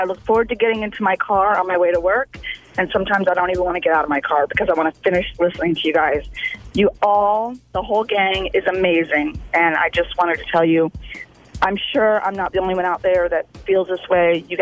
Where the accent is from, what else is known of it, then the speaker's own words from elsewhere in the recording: Tallahassee, Florida, United States; I'm from Tallahassee, so you guys, you know, you're not all day.